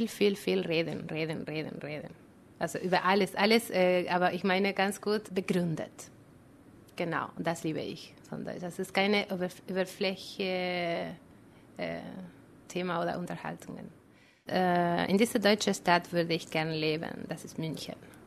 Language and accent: German; Argentina; German is a second language; Ich komme aus Argentinien. Ich bin 1971 geboren.